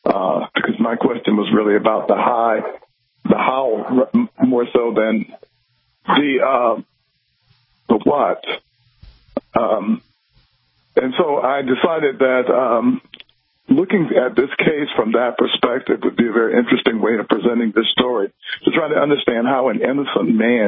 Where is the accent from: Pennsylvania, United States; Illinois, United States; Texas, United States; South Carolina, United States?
South Carolina, United States; an actual incident that occurred in my hometown in South Carolina when I was a very young boy